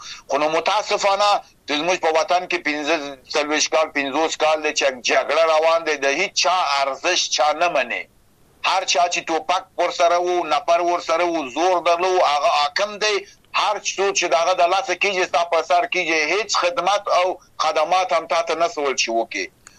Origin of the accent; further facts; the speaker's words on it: Afghanistan; ما په افغانستان کې پیدا سوم او غد سوم،